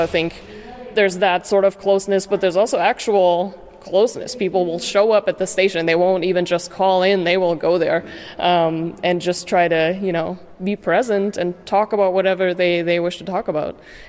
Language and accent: English; Germany; moved away; somebody growing up in Germany, living here